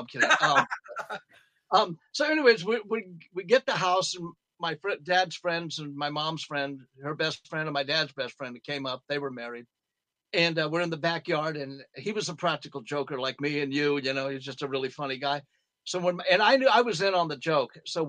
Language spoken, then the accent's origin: English; Glendale, California, United States; When I was a little kid, I grew up in Glendale, California, and we had a really bitchin' porch that we would sit on hot nights.